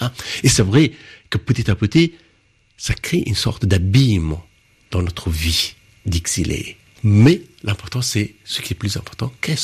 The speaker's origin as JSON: {"language": "French", "country": "Afghanistan", "moved": "yes", "said": "Écoutez, ça fait quand même 30 ans que j'ai quitté l'Afghanistan. J'ai vécu plus à l'extérieur qu'à l'intérieur d'Afghanistan."}